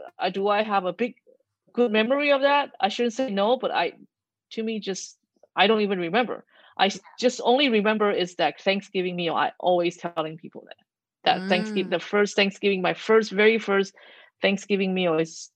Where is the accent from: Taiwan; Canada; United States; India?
Taiwan; Tianmu, Taipei; It's weird because I grew up in town in Tianmu where there's a lot of American troops.